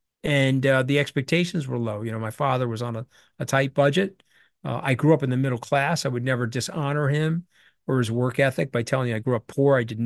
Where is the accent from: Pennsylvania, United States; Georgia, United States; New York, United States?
New York, United States; I grew up on Long Island. My dad was a crane operator, so I lived in a blue-collar community.